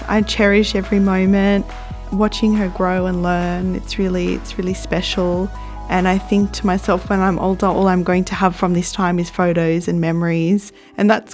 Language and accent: English; Sydney, New South Wales, Australia; growing up in the Sutherland Shire area of Sydney